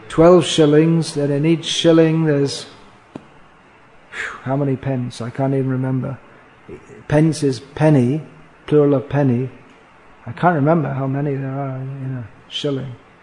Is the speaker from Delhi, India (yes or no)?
no; Kolkata, West Bengal, India; now in Mumbai, India; I came from Calcutta, I saw the beggars had these rubbish chappals or shoes or slippers. I was used to Calcutta, where so many people who are working, they don't have any shoes.